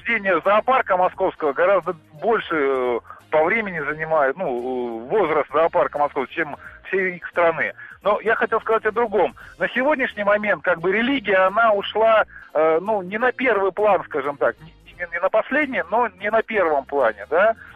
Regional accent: Moscow, Russia; я из Москвы, мне 35 лет.

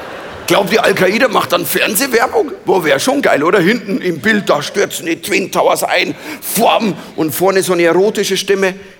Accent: Bavaria, Germany; es ist nicht einfach als Bayer, wenn du, weißt du, so 20 Jahre hier in Deutschland

